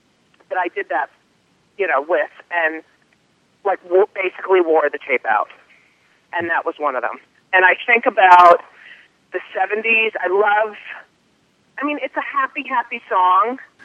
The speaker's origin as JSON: {"language": "English", "region": "New Jersey", "country": "United States", "said": "I'm from New Jersey. What the hell else am I going to play?"}